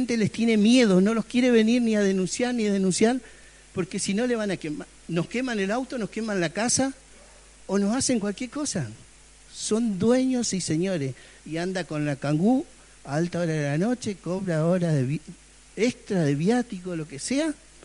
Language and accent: Spanish; Comallo, Río Negro, Argentina; Yo vivo acá desde siempre. Soy de Comayo, de la localidad de Comayo. Me gusta mi zona. Soy nacido acá, en Río Negro.